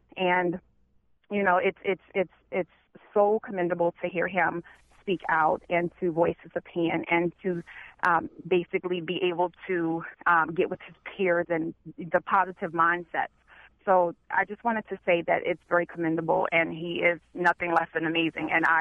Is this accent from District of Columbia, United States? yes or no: yes; Washington, District of Columbia, United States; Born and raised in Southeast D.C., I've experienced racism. I've experienced inequality.